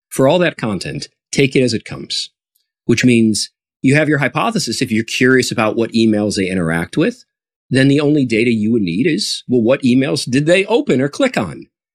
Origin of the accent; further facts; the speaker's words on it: Chicago, Illinois, United States; now in San Jose, United States; You're the only carrier that flies from San Jose, California to my hometown of Chicago, Illinois.